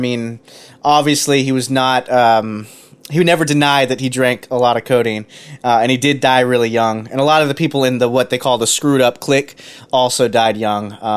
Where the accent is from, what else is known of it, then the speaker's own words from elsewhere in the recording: Houston, Texas, United States; You know, I grew up in Houston